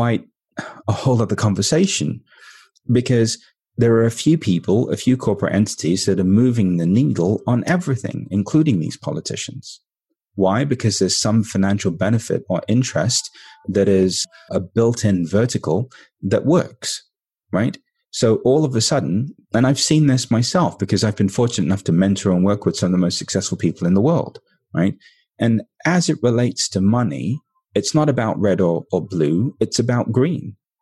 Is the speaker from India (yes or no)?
yes; India; So I'm Indian.